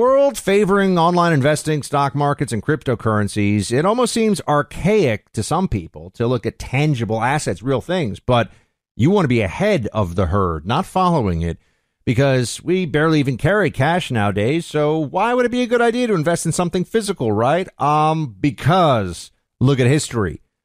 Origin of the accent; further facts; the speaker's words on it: New York, United States; I grew up in New York.